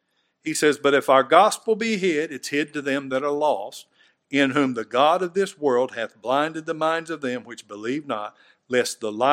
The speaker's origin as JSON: {"language": "English", "country": "United States", "tie": "born there", "said": "It's not because I was born in America."}